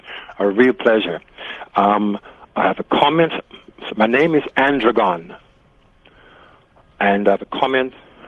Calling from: Toronto, Ontario, Canada; Toronto, Canada.

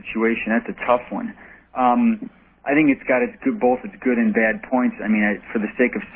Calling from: Schererville, Indiana, United States; I'm calling from Schererville, Indiana, just south of Chicago.

